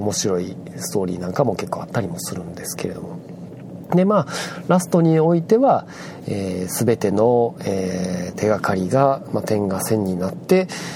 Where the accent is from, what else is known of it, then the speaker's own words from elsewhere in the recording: Kagawa, Japan; 故郷の香川県などに行こうかなと思ってましたけれども